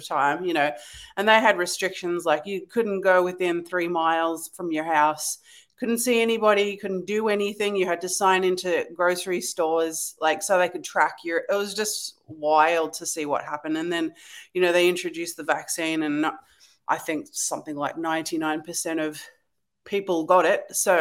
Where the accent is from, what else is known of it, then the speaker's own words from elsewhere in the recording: Australia; I grew up in Australia